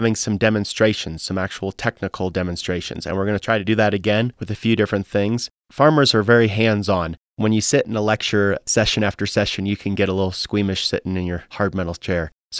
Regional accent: Missouri, United States; moved away; I'm from the Midwest, from the Missouri ITs, Missouri, and came out west to go to Colorado State University and met my wife, who's a native of the Valley, and came down to the Valley.

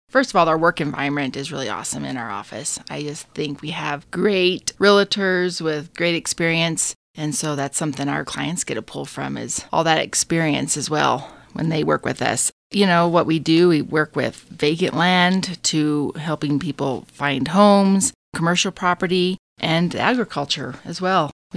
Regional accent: Del Norte, Colorado, United States; I was born and raised in the Valley. I was born in the old Del Norte Hospital. My family, we lived on a ranch between Del Norte and South Fork.

